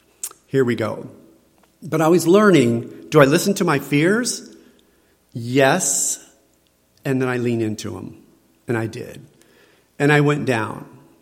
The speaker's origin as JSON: {"language": "English", "town": "Phoenix", "region": "Arizona", "country": "United States", "said": "And I came from Phoenix, Arizona. My high school, the guys that were Latinos they beat me up behind lockers sometimes."}